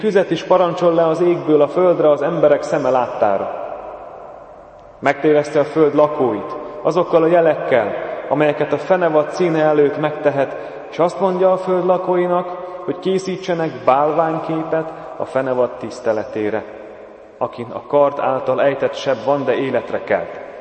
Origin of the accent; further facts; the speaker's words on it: Hungary; Én Tiszaparton születtem, ott nevelkedtem sokáig, amikor elindul a tavasz, és érezzük a szél illatán, hogy ez a tavasz, akkor árad a Tisza.